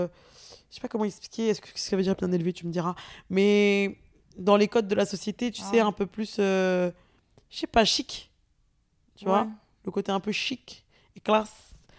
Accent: Paris, Île-de-France, France; on a grandi, enfin, on vit à Paris.

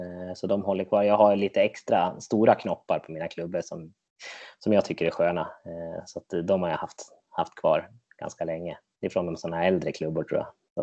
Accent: Sweden; Det är inget man vill som svensk innebandyspelare.

